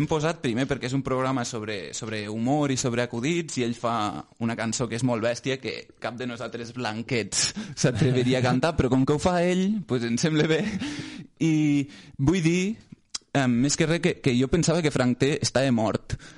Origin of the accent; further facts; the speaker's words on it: Lleida, Catalonia, Spain; som de Lleida. Que d'altra banda, enfront de la gent de Barcelona, com a mínim nosaltres acabem les paraules bé. Vull dir que no acabem sempre amb la A, no tot sona igual.